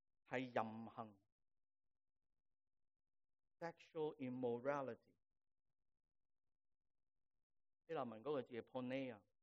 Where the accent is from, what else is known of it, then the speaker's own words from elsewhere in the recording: Hong Kong; 有啲似我哋今日所讲嘅，我哋香港人讲嘅嗰啲